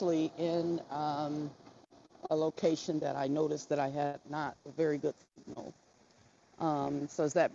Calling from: Marietta, Georgia, United States; I wanted to say that I'm calling in from Marietta, Georgia.

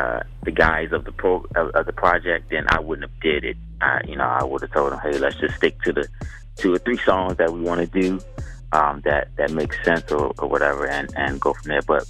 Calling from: Los Angeles, California, United States; I'm actually calling from Los Angeles, California. That's where I reside.

